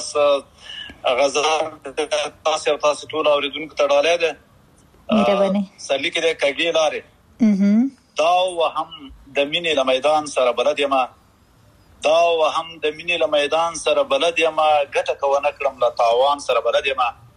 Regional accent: Aryob, Paktia, Afghanistan; now in United Arab Emirates; زه خو خپله د پکتیا د اریوب یم، او د اریوب ولسوالۍ کې یو کلی دی چې کورکی ورته وایي، هغه هلته مې خاپوړې کړي.

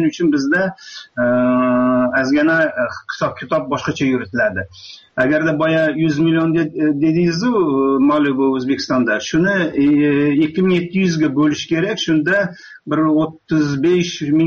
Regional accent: Astana, Kazakhstan; Men Astanadan

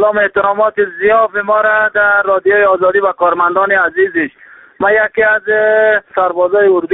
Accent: Iran; 25 سال است که من در ایران بودم، یعنی متولد ایران هستم ولی وطن خود خدمت میکنم.

